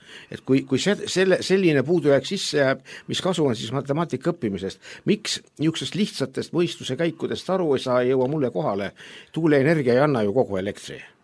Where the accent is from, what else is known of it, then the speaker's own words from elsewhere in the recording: Türi, Järva County, Estonia; Ikka ma olen Türilt pärit ja vähemalt Türini.